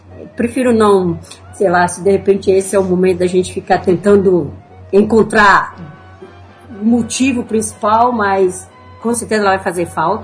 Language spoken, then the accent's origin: Portuguese; Brazil; como brasileira, vou dar o meu maior... Tô aqui apoiando